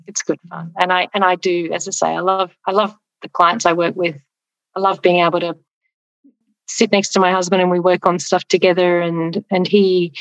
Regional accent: Australia; speaking as an Australian woman

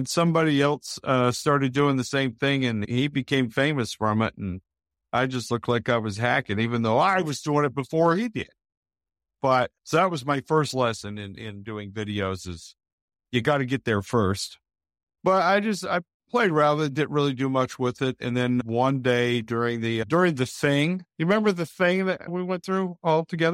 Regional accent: Utah, United States; I grew up in Utah.

